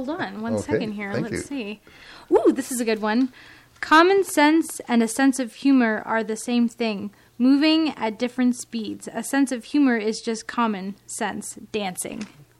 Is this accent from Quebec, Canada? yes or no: no; Goderich, Ontario, Canada; now in Waterloo, Canada; When I first moved to Waterloo, I'm from Goderich, and for the first year I had like no friends.